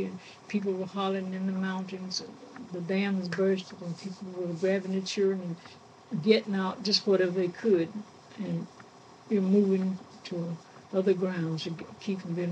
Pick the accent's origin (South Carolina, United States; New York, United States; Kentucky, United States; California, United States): South Carolina, United States; Pickens County; also born or lived in Oconee County; I was born in Oconee County. And we moved to Pickens County during the time of the Toxaway.